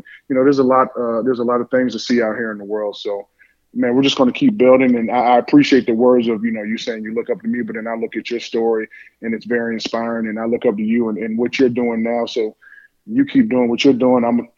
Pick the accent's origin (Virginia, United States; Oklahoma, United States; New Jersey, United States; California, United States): Virginia, United States; King George; I'm from King George, you're from Colonial Beach, went to Stafford.